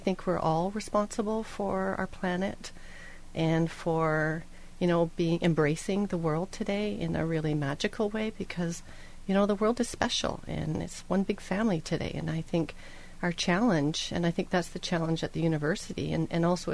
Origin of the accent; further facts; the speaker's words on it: Ottawa, Ontario, Canada; also born or lived in Inuvik; So I was born in Inuvik, and I grew up in Ottawa.